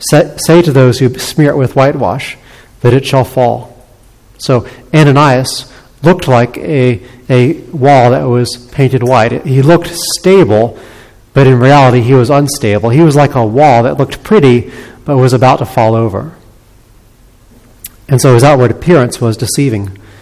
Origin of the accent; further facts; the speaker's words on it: United States; And so I'm very thankful that as an American, we have laws that protect those who are innocent.